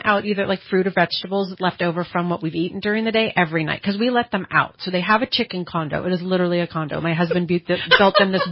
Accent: Shingletown, Pennsylvania, United States; now in Reading, United States; Okay. So I'm from Shingletown. So you know Shingletown. Yes.

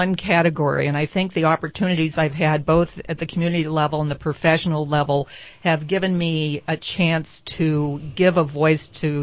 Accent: San Francisco, California, United States; Well, I was born and raised pretty much in San Francisco.

